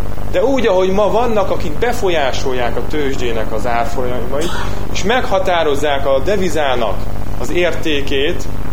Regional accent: Hungary; Hát mondom, magyarul beszélünk, igen, magyarok vagyunk.

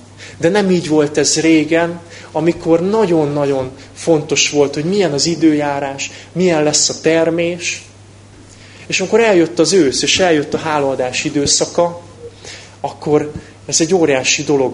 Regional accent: Budapest, Hungary; mert Budán nőttem föl

